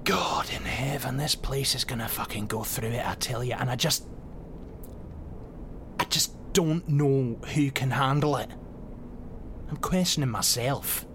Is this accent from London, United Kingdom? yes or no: no; Scotland, United Kingdom; I'm Scottish.